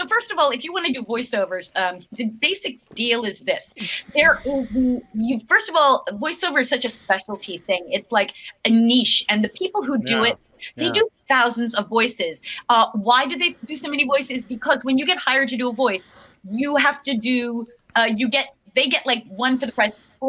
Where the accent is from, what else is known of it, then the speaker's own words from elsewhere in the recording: New York, United States; I'm from back east. I'm from New York, from Long Island.